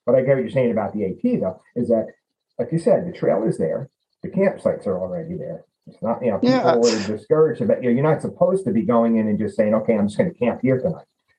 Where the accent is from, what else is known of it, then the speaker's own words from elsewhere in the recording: New Jersey, United States; now in New York, United States; Yeah, that's near where I grew up in New Jersey, and I live in New York now.